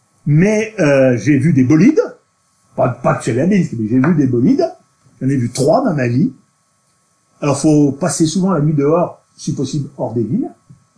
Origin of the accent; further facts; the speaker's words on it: Auvergne-Rhône-Alpes, France; Je suis auvergnat, je me permets d'accueillir les auvergnats.